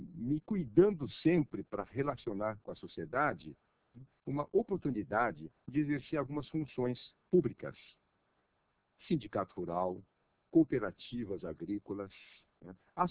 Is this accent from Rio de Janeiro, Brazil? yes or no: no; Biritibuçu, São Paulo, Brazil; born there; Como a nossa atividade em Biritibuçu, onde eu nasci, Mogi Bertioga